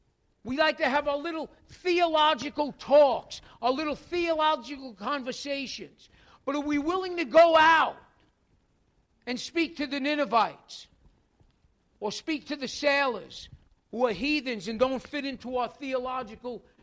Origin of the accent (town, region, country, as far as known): New York, United States